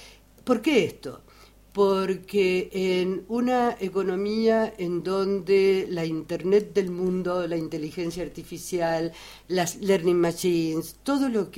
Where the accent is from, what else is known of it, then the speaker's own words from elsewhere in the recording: Mendoza, Argentina; que como mendocina, pisar una radio tan querida